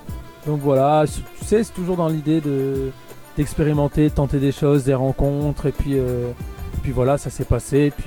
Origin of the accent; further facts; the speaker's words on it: Lille, Hauts-de-France, France; On vient de là-haut, de Lille, donc du pays des mines de charbon. Donc voilà. Et en même temps, on vient du sud de la Méditerranée par rapport à nos origines, enfants d'immigration.